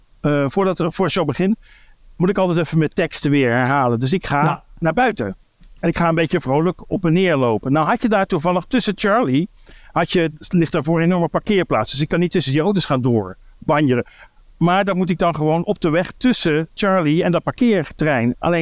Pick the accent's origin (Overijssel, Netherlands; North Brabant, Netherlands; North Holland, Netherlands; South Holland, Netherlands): North Brabant, Netherlands; Breda; ik ben 57, ik kom uit Breda